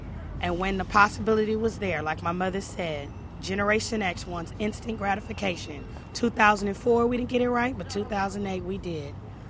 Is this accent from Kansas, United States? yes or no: no; Los Angeles, California, United States; I am from Los Angeles, California.